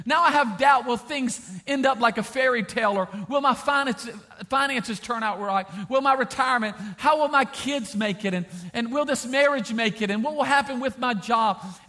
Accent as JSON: {"language": "English", "region": "Texas", "country": "United States", "said": "We love you. We're from Texas."}